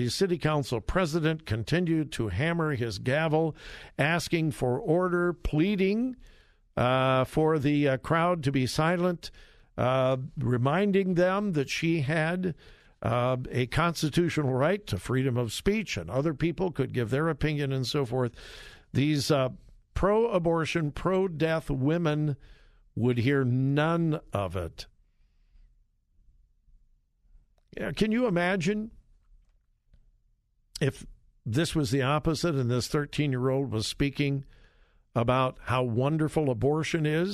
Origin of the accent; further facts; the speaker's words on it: California, United States; I'm so fortunate that, you know, the time in which I grew up in California.